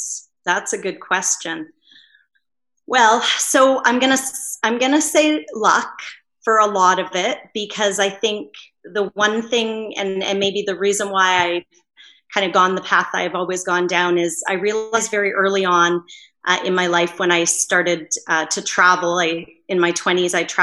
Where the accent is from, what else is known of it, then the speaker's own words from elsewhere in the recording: Canada; born there; because I was born in Canada, I had advantages that I never earned